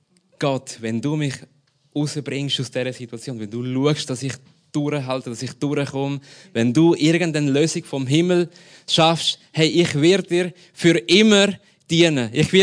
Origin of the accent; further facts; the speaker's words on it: Lima, Peru; German is a second language; now in Germany; Ich bin in Peru aufgewachsen, in der Hauptstadt in Lima, in einer Zeit, wo wirklich der Terrorismus überall war, in der Stadt sogar.